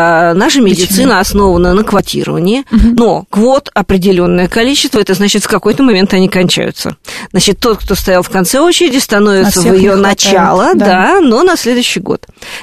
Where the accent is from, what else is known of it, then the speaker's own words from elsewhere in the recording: Moscow, Russia; И мы подумали, что же мы, работающие москвичи, не соберем эти $5000.